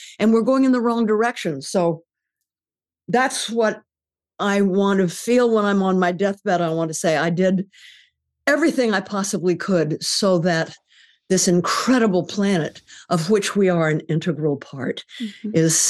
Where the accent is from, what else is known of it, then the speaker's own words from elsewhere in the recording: California, United States; I grew up in California in the 40s, and there was never any smog.